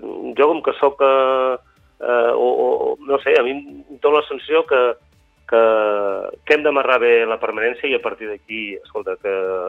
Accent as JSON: {"language": "Catalan", "region": "Catalonia", "country": "Spain", "said": "però com a Catalunya, com a catalans"}